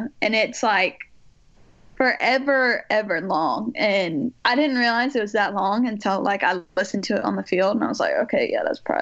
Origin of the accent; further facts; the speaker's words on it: Hoover, Alabama, United States; also born or lived in Selma; now in Mobile, United States; Well, so my whole family, like my mom and dad, are from Selma, and I was born in Selma. And then we moved kind of around a little bit, but then I grew up mostly in Hoover, so.